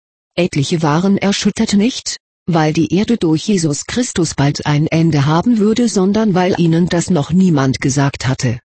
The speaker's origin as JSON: {"language": "German", "town": "Wittenberg", "region": "Saxony-Anhalt", "country": "Germany", "tie": "born or raised there", "said": "Die Lutherstadt Wittenberg ist meine Heimatstadt"}